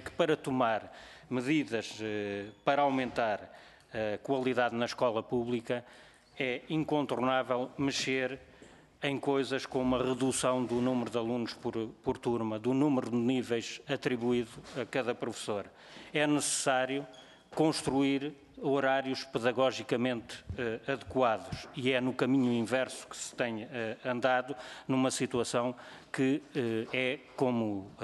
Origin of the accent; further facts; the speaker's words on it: Coimbra, Portugal; eu não sou das Caldas da Rainha, mas sou de Coimbra